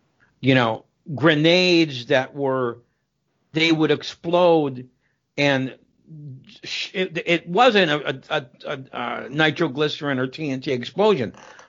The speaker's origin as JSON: {"language": "English", "town": "Erie", "region": "Pennsylvania", "country": "United States", "tie": "born or raised there", "said": "And she spoke at a college in my hometown, little dumpy Erie, Pennsylvania, population about 135,000."}